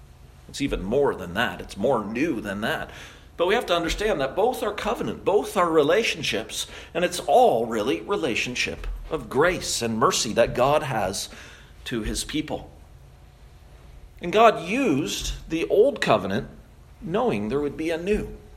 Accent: Canada; As a Canadian

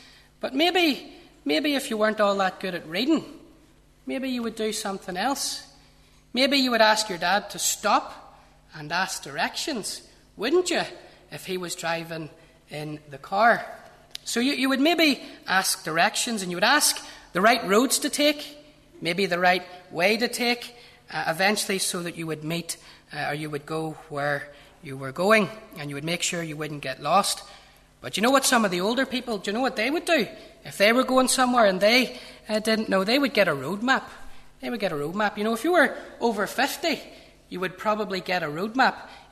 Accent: Newtownards, Northern Ireland, United Kingdom; I'm from Newton Ards, and whenever I go to see relatives, I'll have to go very, very far away for Christmas.

